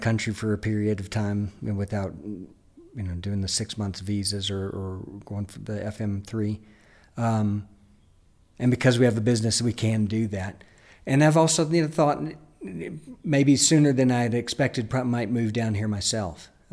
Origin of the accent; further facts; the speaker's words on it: Chattanooga, Tennessee, United States; I'm from Chattanooga, Tennessee.